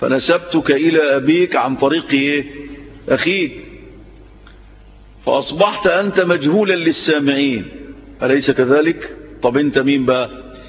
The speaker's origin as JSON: {"language": "Arabic", "country": "Egypt", "said": "أن يعيد الأمن والأمان إلى بلدنا مصر"}